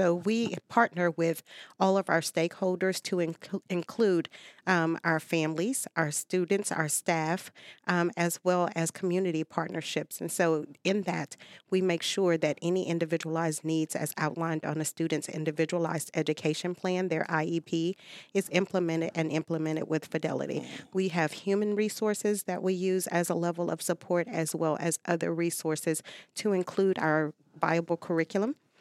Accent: Houston, Texas, United States; now in Hampton, United States; I am. I'm originally from Houston, Texas.

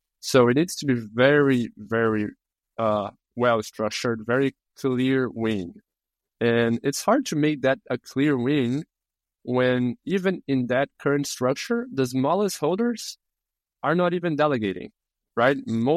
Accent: Brazil; I'm from Brazil.

